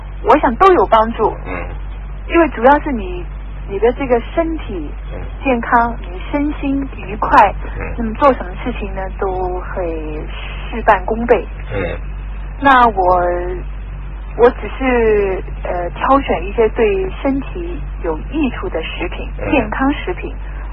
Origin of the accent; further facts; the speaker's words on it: Taiwan; 那我是从台湾来的，那么我是台湾生长的